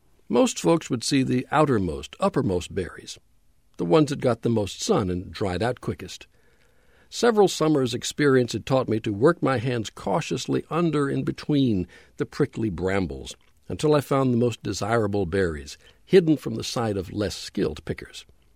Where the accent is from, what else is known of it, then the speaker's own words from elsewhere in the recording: Louisiana, United States; When I was growing up in North Louisiana, the road we lived on intersected with Highway 171 just beyond Dead Man's Curve.